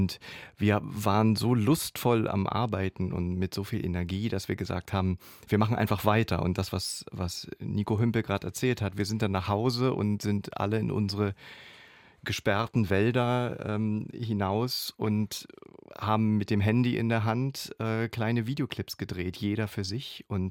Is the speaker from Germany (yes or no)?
yes; East Germany, Germany; Ich bin in der DDR groß geworden